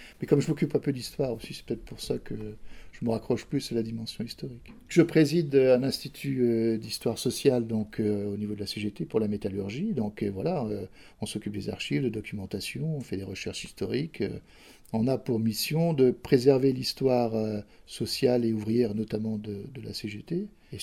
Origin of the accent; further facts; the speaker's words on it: Brittany, France; moi, je viens de Bretagne. Enfin, il y a beaucoup de Bretons sur Saint-Denis, mais moi, je venais directement de Bretagne, pratiquement.